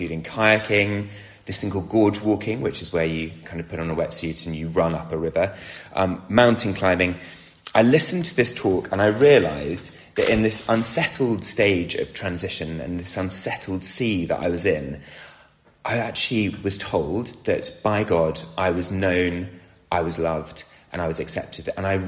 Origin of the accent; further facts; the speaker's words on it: Oxford, South East England, United Kingdom; I grew up in Oxford